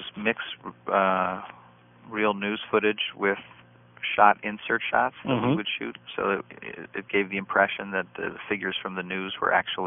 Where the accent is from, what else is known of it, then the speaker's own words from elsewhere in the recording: New York, United States; also born or lived in Rhode Island; I'm from New York, but I lived in Rhode Island for many years.